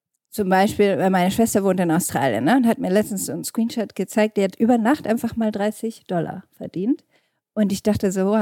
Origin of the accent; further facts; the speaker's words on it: Wolfenbüttel, Lower Saxony, Germany; also born or lived in Karlsruhe / Dubai; Ich komme hier ursprünglich aus der Region, aus Wolfenbüttel, also Niedersachsen, und war dann in Karlsruhe Wirtschaftsingenieurin, studiert in einem KIT und jetzt 12 Jahre im Ausland.